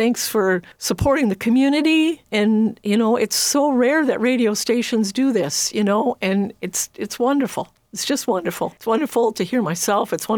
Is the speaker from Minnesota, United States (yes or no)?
yes; Grand Rapids, Minnesota, United States; Pokegama Hotel is a hotel in my hometown of Grand Rapids, Minnesota.